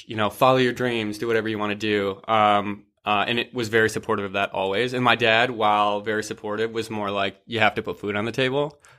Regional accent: Michigan, United States; So I'm from Michigan, Midwest boy. I grew up in a relatively small town.

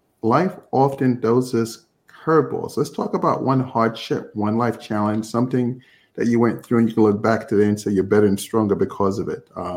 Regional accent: Jamaica; I'm from Jamaica too.

